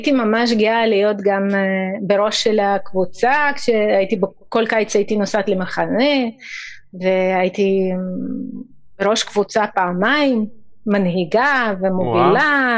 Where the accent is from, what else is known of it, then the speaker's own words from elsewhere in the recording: Riga, Latvia; moved away as an adult; now in Israel; אז אני גדלתי בריגה, בירת לטביה, בברית המועצות לשעבר, עד גיל 18 וחצי.